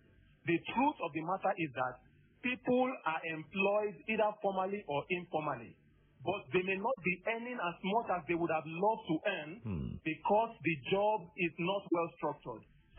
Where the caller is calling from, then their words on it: Surulere, Lagos, Nigeria; I'm calling from Surulere.